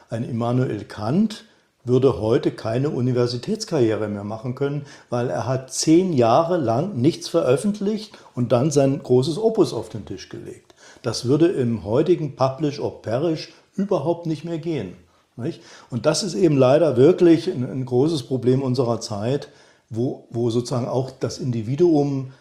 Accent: East Germany, Germany; ich bin ja in Ostdeutschland groß geworden, da war der Zugang zu westlicher Literatur sehr beschränkt.

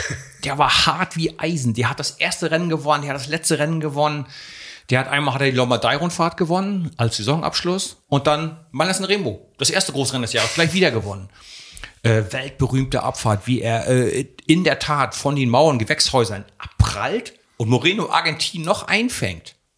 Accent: Mecklenburg-Vorpommern, Germany; ich bin ursprünglich Mecklenburger.

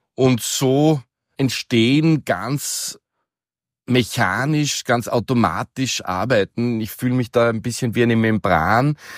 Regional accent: Graz, Styria, Austria; born there; geboren 1975 in Graz. 1993 habe ich in Graz die Meisterschule für Malerei besucht, im Jahr darauf nach Wien gegangen und bei Bruno Cironcoli Bildhauerei studiert.

